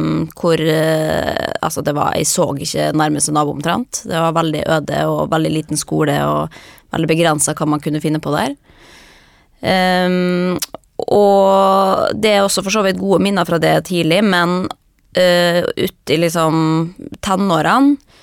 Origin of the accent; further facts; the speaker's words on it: Molde, Møre og Romsdal, Norway; also born or lived in Kristiansund; jeg kommer jo fra født i Kristiansund, men vokste opp i Molde. Det hører man jo, jeg veldig stolt over å ha holdt på dialekten min.